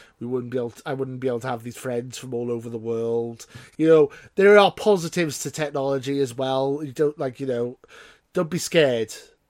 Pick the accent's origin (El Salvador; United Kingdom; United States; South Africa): United Kingdom; Wales; Well, I'm Welsh, so I should be a farmer, really.